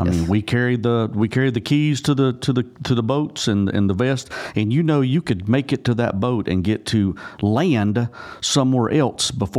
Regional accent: Mooresville, North Carolina, United States; That whole area of Iredell County, which I'm from Mooresville area

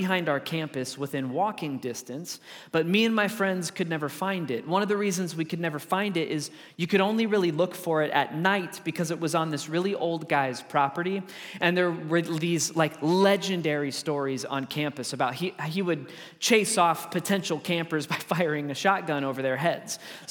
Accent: Colorado, United States; okay? I'm from Colorado, but I've been here a few times to be able to teach.

